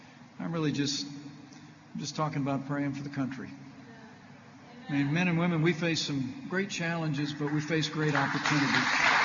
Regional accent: Indiana, United States; the truth is, states like my home state of Indiana and here in Michigan

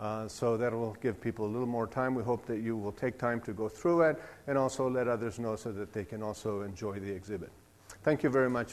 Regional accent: New Mexico, United States; now in Detroit, United States; I'm not a Tejano, I'm a Manito from New Mexico

